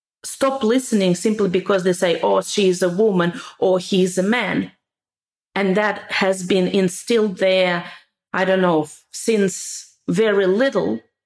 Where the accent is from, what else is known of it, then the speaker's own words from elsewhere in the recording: Russia; growing up in Russia, boys and girls, they are always together.